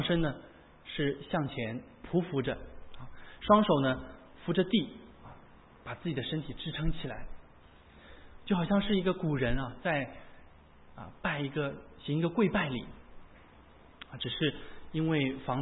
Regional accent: China; 我想我们来自中国大陆的很多都很难忘的就是一个在2008年我们知道所发生的一场大地震

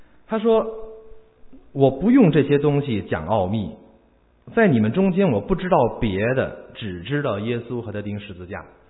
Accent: Beijing, China; 所以呢，你说我生在长在北京26年

